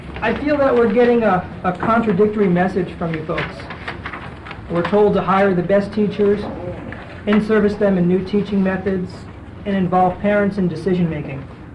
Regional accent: Alaska, United States; I'm from the Aleutians East Borough. It's a fairly new public school district of 6 very small, very remote schools on the Alaska Peninsula.

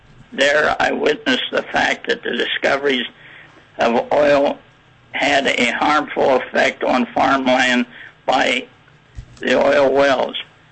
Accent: Lima, Ohio, United States; I was born and raised in Lima, Ohio. This area where Ohio discovered oil when people were drilling wells for water and also hit oil and gas.

